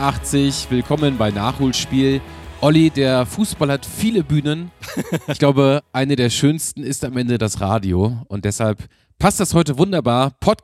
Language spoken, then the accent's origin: German; Munich, Bavaria, Germany; Wir sind auch wieder hier zu Hause bei uns in München im Stadion an der Schleißheimer Straße.